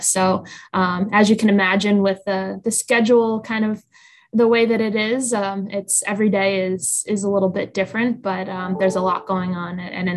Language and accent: English; Boston, Massachusetts, United States; I grew up in the Boston area.